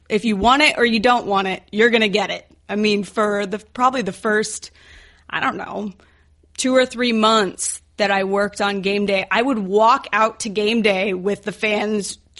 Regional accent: Phoenix, Arizona, United States; moved away as an adult; So, like I said, I grew up in Phoenix, and then right after high school, I moved to New York City, didn't know anyone, didn't have any money

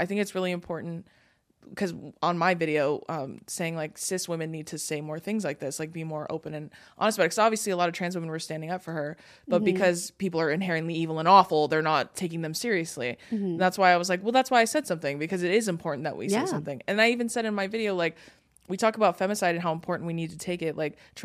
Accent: Santa Ana, California, United States; because I grew up in Santa Ana. Like, I was born in Santa Ana, which is in Orange County.

